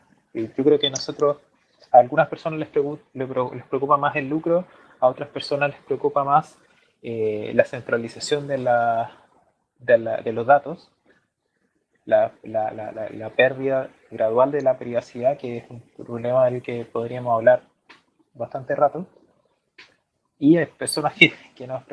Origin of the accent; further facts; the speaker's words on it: Chile; yo no soy argentino, yo soy chileno